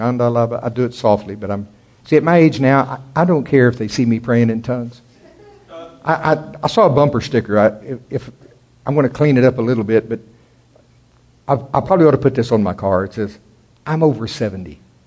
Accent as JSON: {"language": "English", "region": "Oklahoma", "country": "United States", "said": "This thing, now see, I'm from Oklahoma. I know tornadoes."}